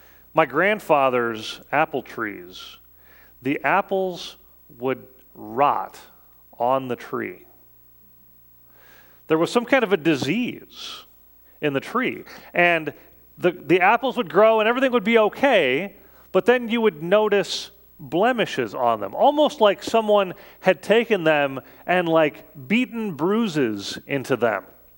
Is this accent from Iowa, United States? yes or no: yes; Sioux City, Iowa, United States; Growing up in Sioux City, Iowa, my grandparents had these two big apple trees in their backyard.